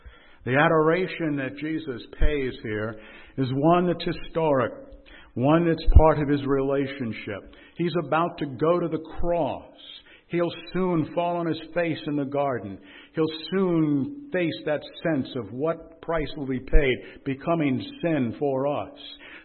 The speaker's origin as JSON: {"language": "English", "region": "New York", "country": "United States", "tie": "born or raised there", "said": "My wife and I grew up on Long Island."}